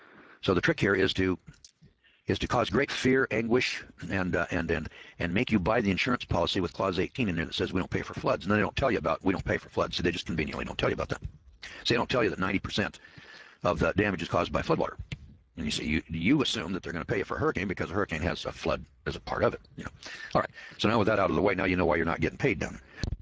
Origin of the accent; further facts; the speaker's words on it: Boise, Idaho, United States; Now, I'm from Boise, Idaho, and one day I got to thinking about insurance back in the 1980s